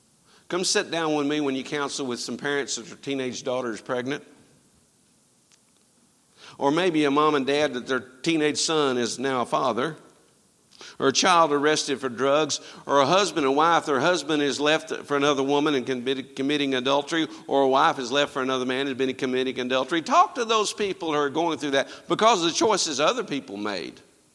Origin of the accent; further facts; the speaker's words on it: Alabama, United States; I was originally from Alabama